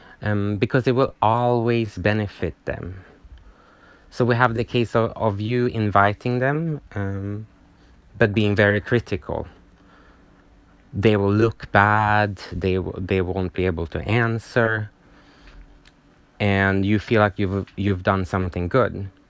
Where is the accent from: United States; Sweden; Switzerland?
Sweden; So I'm from Sweden, so we kind of connected over that then